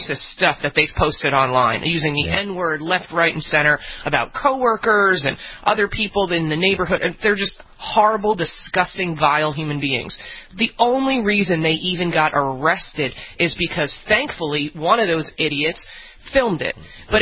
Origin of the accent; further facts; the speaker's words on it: New Jersey, United States; In a lot of towns, and in my small town that I grew up in New Jersey, every derelict is now a cop on the local force.